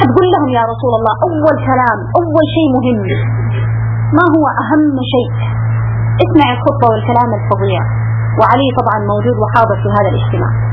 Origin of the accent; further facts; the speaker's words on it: Medina, Medina Province, Saudi Arabia; قال لها انا سعودية. قالت ايه يعني من وين؟ قال من المدينة.